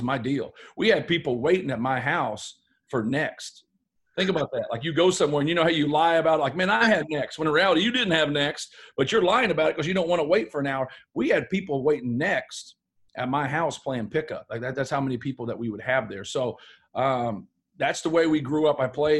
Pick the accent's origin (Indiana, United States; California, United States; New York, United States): Indiana, United States; Like, when I was growing up, like Indiana had, you know, Tracy, what was Tracy's guy? I'm from Homestead that went to IU